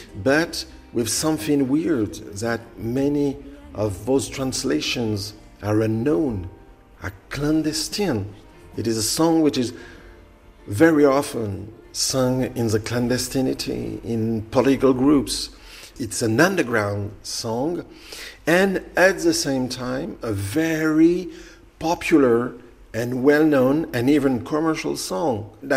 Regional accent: Guadeloupe; English is a second language; I'm from Guadeloupe and I am a Creole myself.

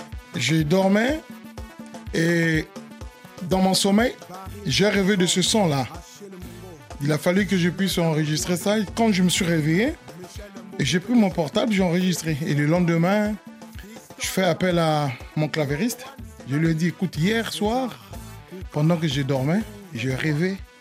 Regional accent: Republic of the Congo; now in France; Moi, je me rappelle, je suis du Congo-Brazzaville.

